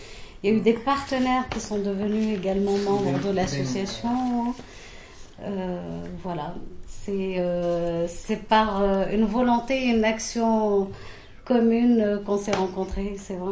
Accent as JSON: {"language": "French", "town": "Strasbourg", "region": "Grand Est", "country": "France", "tie": "born or raised there"}